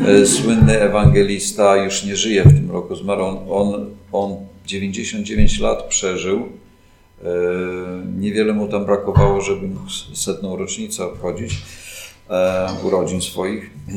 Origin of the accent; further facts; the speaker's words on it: Giżycko, Warmian-Masurian Voivodeship, Poland; sam pochodzę z Giżycka